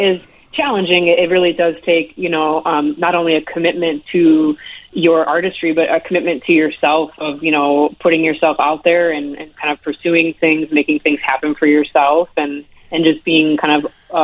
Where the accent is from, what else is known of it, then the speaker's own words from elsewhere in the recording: Westmont, Illinois, United States; now in Chicago, United States; I grew up in Westmont, Illinois, a suburb of Chicago, and I've lived in the city proper for about the last 10 years.